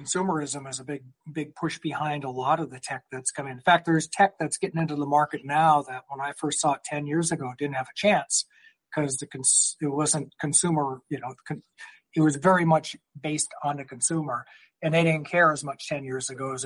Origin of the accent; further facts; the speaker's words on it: North Dakota, United States; So eventually we'll be getting pineapples grown in my home state of North Dakota.